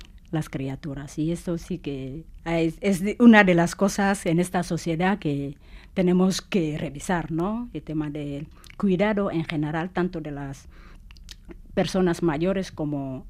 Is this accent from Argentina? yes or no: no; Casamance, Senegal; Spanish is a second language; now in Spain; yo soy de la Casamance, del sur de Senegal, y es una zona muy verde, ahí con árboles grandes, frondosos, majestuosos, que árboles que te inspiran respeto, ¿no? Y cuando llegué a Cádiz, pues era más seco